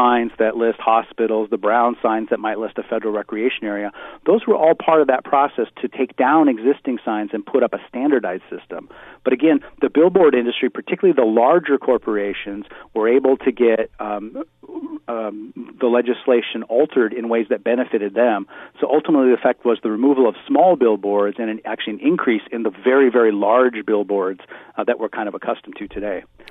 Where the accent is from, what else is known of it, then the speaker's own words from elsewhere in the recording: Oregon, United States; as a teen growing up in Oregon in the 70s, if I needed a buck or two, I'd go out and walk down the road and pick up some bottles or cans